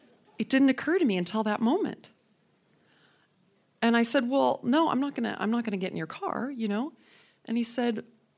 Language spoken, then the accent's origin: English; Boise, Idaho, United States; I said, well, I'm from Boise, so to work in Boise somehow.